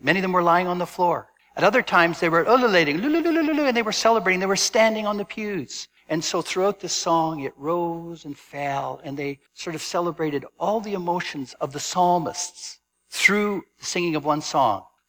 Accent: Canada; she grabbed me by the hand and asked where I was from, and I said I was from Canada.

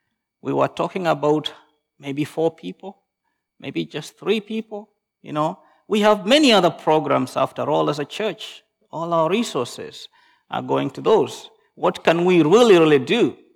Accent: Kenya; moved away as an adult; now in Canada; I grew up in Kenya, and there you are just part of the family.

